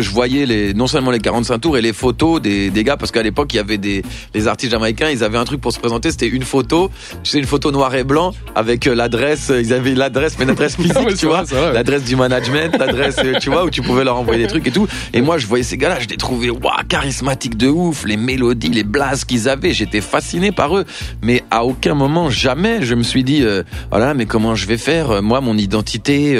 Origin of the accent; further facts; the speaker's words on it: Paris, Île-de-France, France; je suis né à Paris, j'ai grandi ici, j'étais à l'école en France et tout. Et donc, en fait, je suis français, même d'origine marocaine